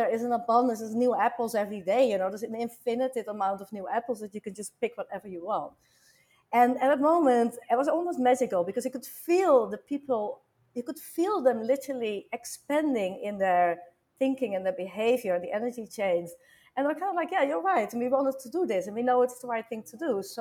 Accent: Netherlands; English is a second language; And I'm from the Netherlands, this was with a Dutch company

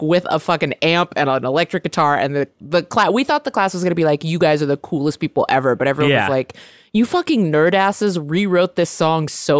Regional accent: California, United States; I just want to say that my Filipino and Japanese friends that I was primarily friends with because I grew up in the Bay Area.

